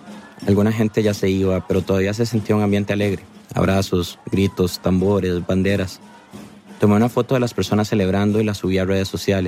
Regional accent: Costa Rica; Lo sé como tico que soy.

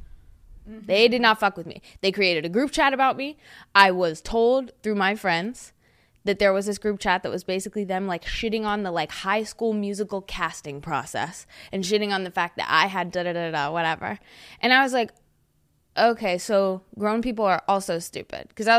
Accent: Huntersville, North Carolina, United States; Where I grew up in Huntersville, mm-hmm. Is, like, super, like, ass backwards and, like, very conservative.

